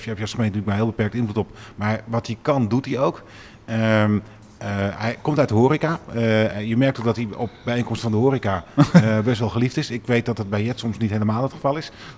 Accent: Utrecht, Netherlands; En dat wij als Utrechters besluiten om ons afval naast een volle container te pleuren.

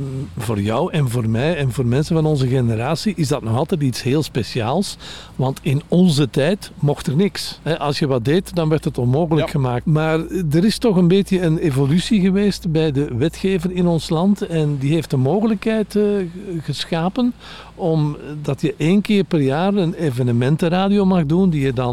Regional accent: Antwerp, Belgium; En ik kom zelf van Antwerpen.

